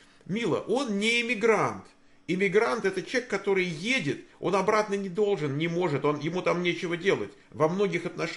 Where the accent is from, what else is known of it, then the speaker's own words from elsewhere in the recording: Moscow, Russia; Вот я родился и вырос в Москве.